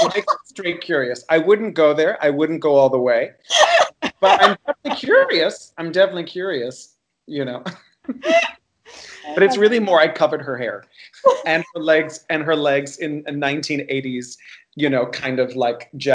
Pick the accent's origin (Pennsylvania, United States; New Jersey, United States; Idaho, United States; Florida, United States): Florida, United States; Miami; as a gay Cuban boy growing up in Miami, Florida, watching things like Flashdance and Break Into Electric Boogaloo and Fast Forward